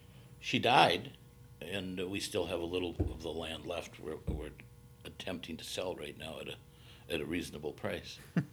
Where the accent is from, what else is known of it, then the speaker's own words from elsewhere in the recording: Fond du Lac, Wisconsin, United States; I was born and raised in Fond du Lac, Wisconsin. Lived in the city during the winter months and then on a farm in the summertime.